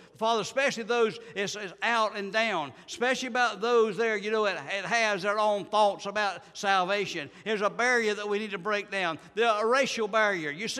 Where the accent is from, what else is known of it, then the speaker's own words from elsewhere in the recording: United States; born there; thank you, Lord, that I was born in the United States.